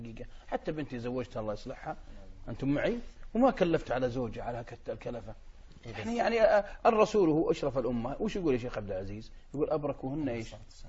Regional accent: Saudi Arabia; لو يسألوني بعض الشباب عندنا في السعودية

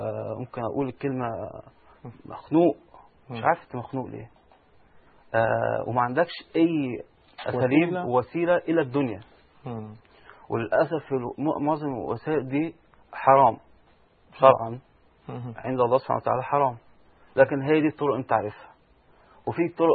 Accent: Alexandria, Alexandria Governorate, Egypt; انا كندي ايطالي الجنسيه، متربي في اسكندريه، كنت في مدرسه امريكيه

